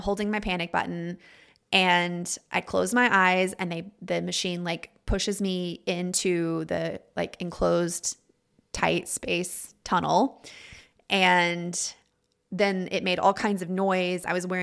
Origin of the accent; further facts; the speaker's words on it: Texas, United States; I grew up in the Texas Panhandle, and I remember the commercials for our local hospital coming on TV when I was a kid.